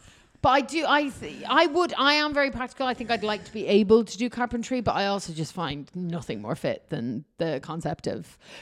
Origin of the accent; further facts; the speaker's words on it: Kildare, Leinster, Ireland; Yeah, I'm from Kildare. I used to work on a horse farm.